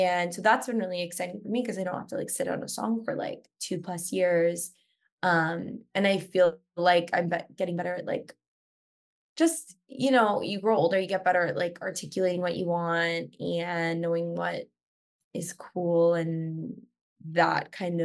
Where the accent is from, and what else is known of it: Canada